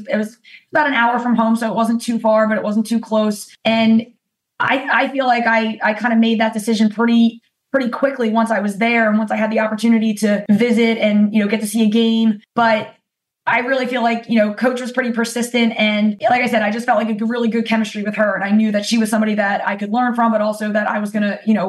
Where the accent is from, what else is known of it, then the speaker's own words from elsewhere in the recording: Upper Merion, Pennsylvania, United States; I remember playing, rec league back in, my days growing up in Heber Prussian Upper Marion and things like that.